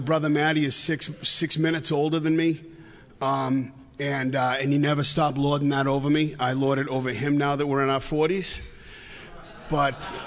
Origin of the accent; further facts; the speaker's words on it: Lowell, Massachusetts, United States; I grew up in a town north of Boston called Lowell, Massachusetts. You guys ever heard of that?